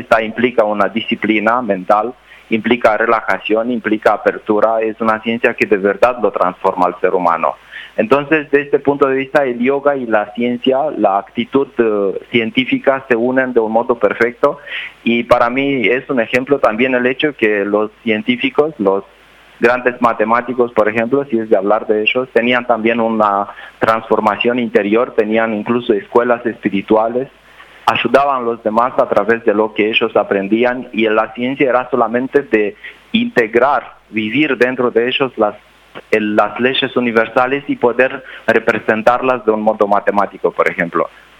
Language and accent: Spanish; Romania; born there; Spanish is a second language; moved away; yo soy nacido en Rumania. Llegué en este mundo hace 5 o 6 años.